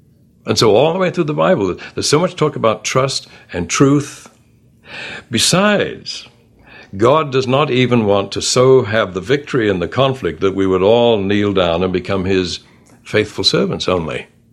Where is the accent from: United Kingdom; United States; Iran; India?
United Kingdom; England; growing up in England with Shakespeare and all the rest, these words like damsel and everything, I knew those words